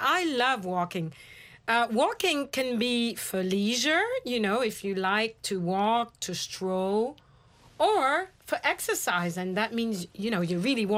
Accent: Kenya; born or raised there; English is a second language

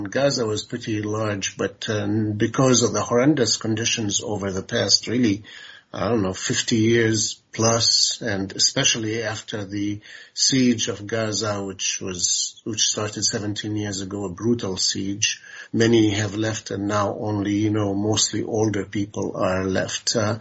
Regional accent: United States; I'm an American, and the two superpowers that that voted for the resolution are countries that are supposed to be enemies of my country.

